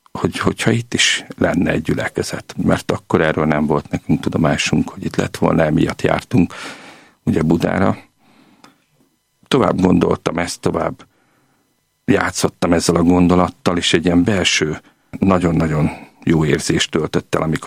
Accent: Oradea, Bihor, Romania; now in Budapest, Hungary; nekem is ugyanígy indult az életem, mert ugye Nagyváradról kerültem Budapestre

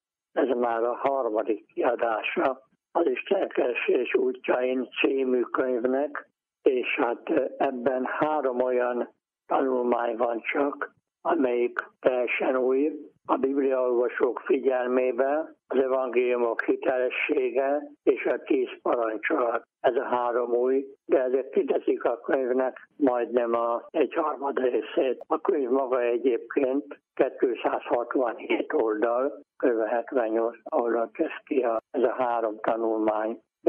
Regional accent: Pördefölde, Zala, Hungary; Én egy nagyon kis faluban, Zala-megyei Pördeföldén nőttem fel, ahol kb. 100 ember él

